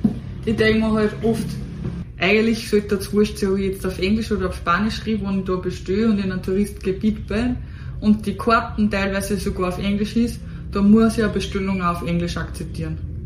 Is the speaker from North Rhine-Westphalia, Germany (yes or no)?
yes; Cologne, North Rhine-Westphalia, Germany; dann konnte ich wenigstens als Kölner sogar sagen